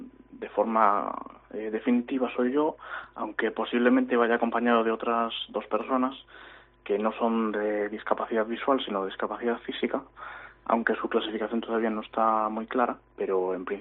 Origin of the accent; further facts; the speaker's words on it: Narón, Galicia, Spain; yo soy de Narón, vivo en Narón